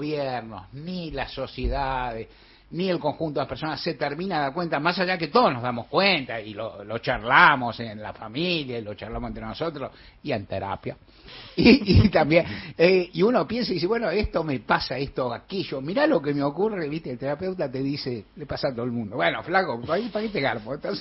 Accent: Buenos Aires, Argentina; yo nací acá, viví acá, soy más porteño que el Obelisco, pues estoy orgulloso.

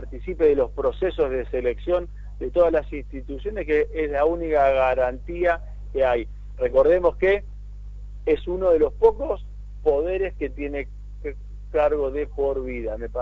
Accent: Argentina; empezar como argentinos

